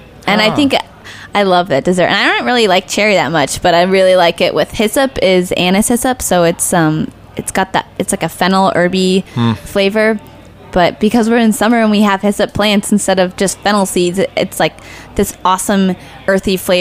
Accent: Nebraska, United States; But I'm from Nebraska, and I have yet to taste any corn in New York that compares to Nebraska.

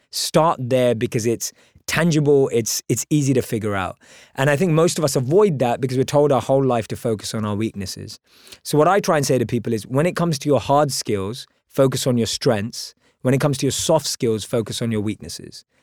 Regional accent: London, United Kingdom; Grew up in England, obviously. Born and raised in London.

